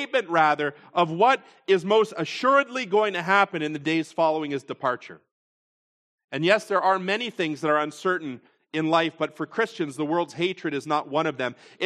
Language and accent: English; Fenwick, Ontario, Canada; I grew up in the public school system in the Niagara region, I can tell you. And I grew up in Fenwick, Pelham Center School, and the E.W. Farr and E.L. Crosley, local schools.